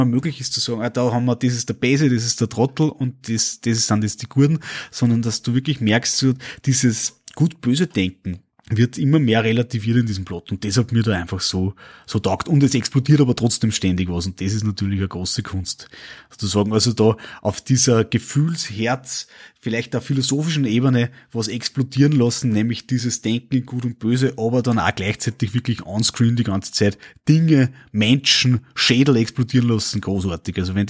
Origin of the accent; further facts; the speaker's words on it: Austria; für mich als Österreicher, als Europäer